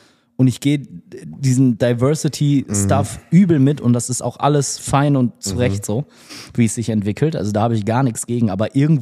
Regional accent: Bottrop, North Rhine-Westphalia, Germany; ich komme aus Bottrop

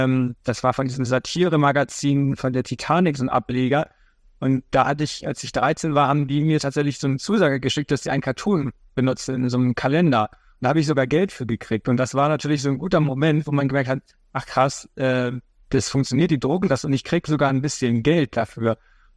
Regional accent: Kleve, North Rhine-Westphalia, Germany; also born or lived in Heide; Also das Schöne ist ja da, als ich da groß geworden bin, da hatte auch nicht unbedingt jeder Internet.

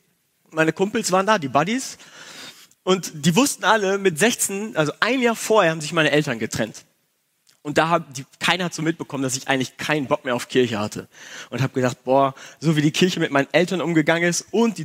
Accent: Gütersloh, North Rhine-Westphalia, Germany; Ich habe mich in Gütersloh in meiner Heimatgemeinde taufen lassen

